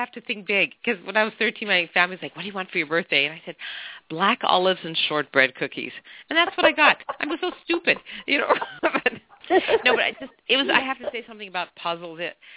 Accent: Montreal, Quebec, Canada; born there; I was born in Montreal. My parents left Hungary in 1956

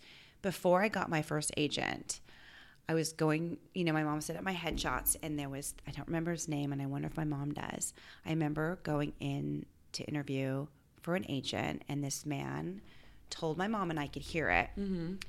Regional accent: Granada Hills, California, United States; California, San Fernando Valley. I'm a Valley girl. Mm-hmm. I mean, 818 for life.

